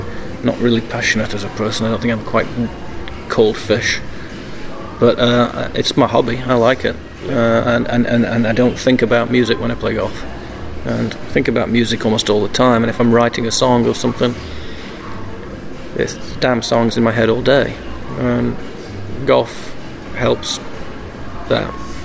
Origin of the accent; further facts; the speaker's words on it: Chapel-en-le-Frith, East Midlands, United Kingdom; now in United States; it's a bit bigger than where I grew up in Chapel-on-le-Frith, but probably about the same number of pubs. And it's actually probably about the same size town.